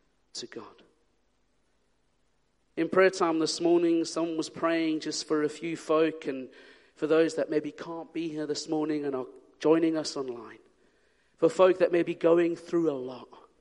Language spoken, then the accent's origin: English; South Africa; I remember growing up in South Africa, being part of a generation where mobile phones were a thing.